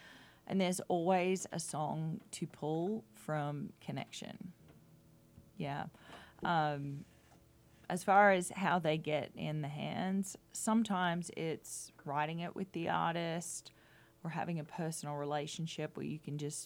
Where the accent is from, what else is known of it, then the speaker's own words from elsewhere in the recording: Australia; moved away as an adult; now in Nashville, United States; I grew up in the talent quest scene in Australia, so I've been in competitions singing since I was 12, actually 11. And came to Nashville